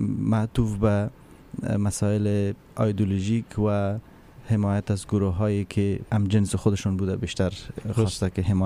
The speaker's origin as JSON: {"language": "Persian", "country": "Afghanistan", "tie": "born there", "said": "در یک کشوری به دنیا آمدیم که از تولد تا امروز یا با چشم بحران میبینم"}